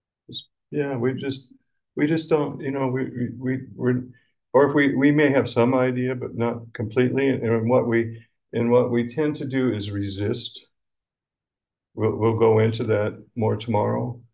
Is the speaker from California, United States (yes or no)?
no; Illinois, United States; I made a comment that I'm a redneck from Central Illinois. That was it. Boom! It was just immediate, the cutoff. But I came from redneck country. That's my roots.